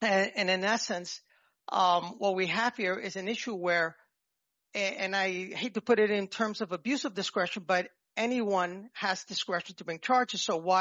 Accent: New York, United States; accent: New York; And I excuse my New York accent.

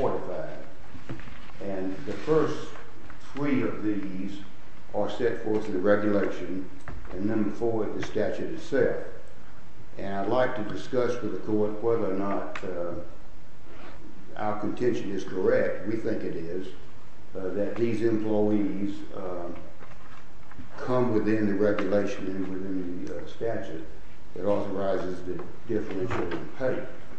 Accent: Brunswick, Georgia, United States; from Brunswick, Georgia.

